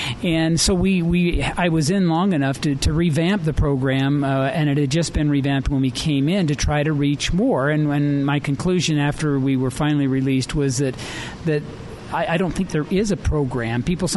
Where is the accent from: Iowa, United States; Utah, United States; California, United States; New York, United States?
Utah, United States; Logan; I grew up in Logan. I've been a lifelong member of the church, served a mission.